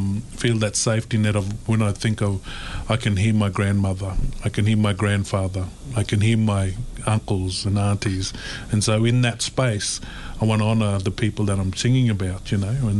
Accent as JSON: {"language": "English", "town": "Babinda", "region": "Queensland", "country": "Australia", "tie": "born or raised there", "said": "But I grew up in Queensland there near Cairns, Babinda, little place called Babinda."}